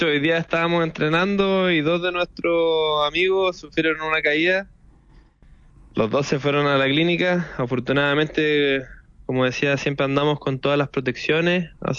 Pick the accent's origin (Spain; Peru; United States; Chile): Chile; Así es, somos 8 los chilenos que vamos a competir.